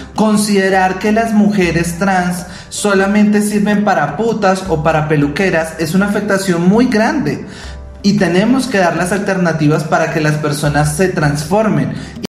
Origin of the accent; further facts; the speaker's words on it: Venezuela; Y además de ser trans, entonces soy una persona venezolana que no está regular en el país